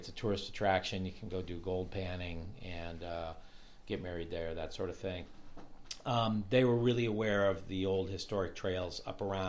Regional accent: Cleveland, Ohio, United States; moved away as an adult; now in Alaska, United States; Moved north and west from my hometown of Cleveland, Ohio. I went to school in northern Wisconsin on the Great Lakes, and then got an undergraduate degree there.

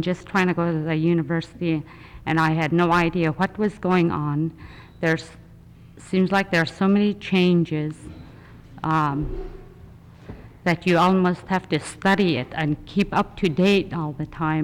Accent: Hughes, United States; I'm originally from Hughes, and I hate to speak after Catherine because she's such a good speaker.

